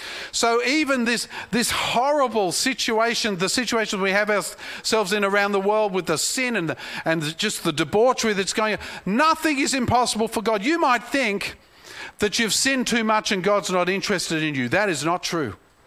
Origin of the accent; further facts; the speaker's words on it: Australia; It's tough being an Aussie, you know? We live in the greatest country on earth